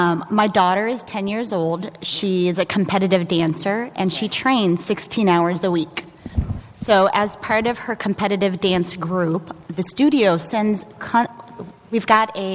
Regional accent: San Diego, California, United States; from San Diego.

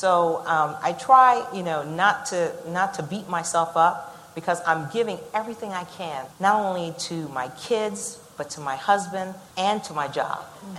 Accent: Jamaica; So many from Boston Scientific know I'm Jamaican. So Jamaicans work hard, work 5-10 jobs usually.

